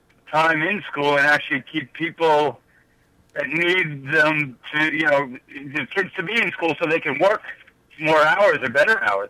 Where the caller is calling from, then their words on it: Patchogue, New York, United States; Hi. I'm also calling from Patchogue.